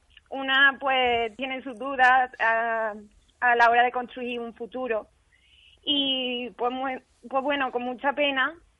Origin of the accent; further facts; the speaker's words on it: Córdoba, Andalusia, Spain; De Córdoba capital, sí.